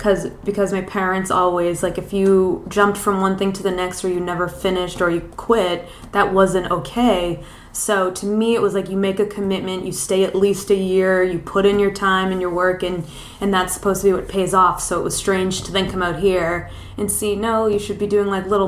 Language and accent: English; Boston, Massachusetts, United States; moved away as an adult; now in Los Angeles, United States; So I'm from Boston originally, and I went to college in DC. And I always knew I wanted to be out here.